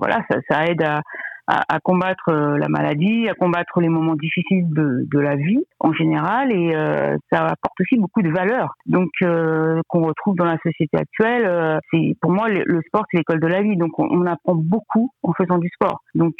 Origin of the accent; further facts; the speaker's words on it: Le Mans, Pays de la Loire, France; j'ai 57 ans. Je suis sartoise, je suis née au Mans